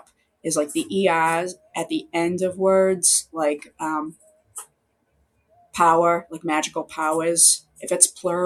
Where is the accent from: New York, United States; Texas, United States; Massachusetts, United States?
Massachusetts, United States; Dorchester; accent: Dorchester; I grew up in Dorchester and like I definitely talk like my mother and my brother. My dad also has a Dorchester accent, but it's like almost like more old school.